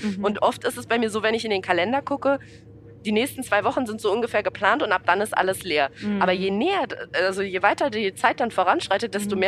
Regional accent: Berlin, Germany; born or raised there

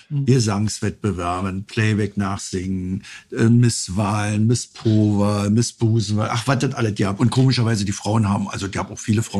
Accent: Berlin, Germany; wir als Berliner

